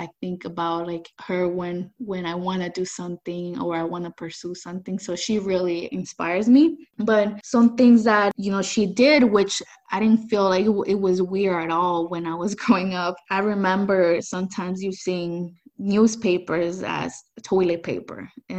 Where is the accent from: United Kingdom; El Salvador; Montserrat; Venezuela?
El Salvador; now in United States; I came from El Salvador, so my experience was totally different than the one that I have right now. Basically, I'm from one of the poorest regions in El Salvador.